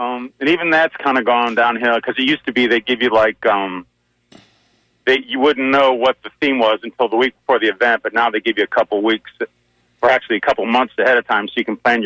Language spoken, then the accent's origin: English; Chicago, Illinois, United States; born there; Being a service brat, I mean, I've been, you know, a lot of the spots, and actually I was born in the south side of Chicago